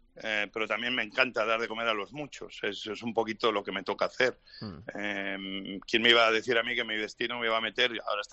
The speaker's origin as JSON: {"language": "Spanish", "town": "Santa Coloma de Cervelló", "region": "Catalonia", "country": "Spain", "tie": "born or raised there", "said": "Yo de chico tuve un gran partido en el equipo de juveniles de mi pueblo, en Santa Coloma de Cervelló."}